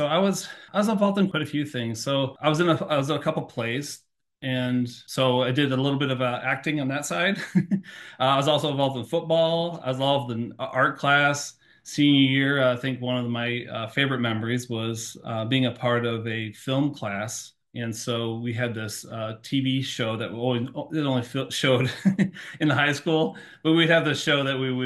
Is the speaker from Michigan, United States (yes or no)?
yes; Michigan, United States; But for sure, like growing up in Michigan, there's nothing that really builds character quite like a Michigan winter.